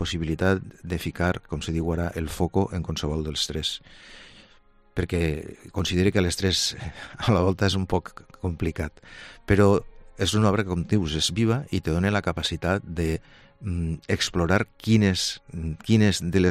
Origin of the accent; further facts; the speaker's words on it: Castellón de la Plana, Valencian Community, Spain; born there; now in Vila-real, Spain; jo sóc nascut també a Castelló, encara que ja l'empel de Villarreal ja comença a pesar més en anys